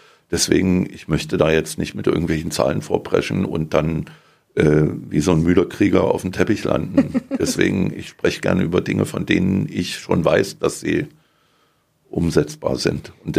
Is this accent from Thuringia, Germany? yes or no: yes; Eisenach, Thuringia, Germany; Nein, ich komme aus Eisenach, und da ist man irgendwie Automobilbau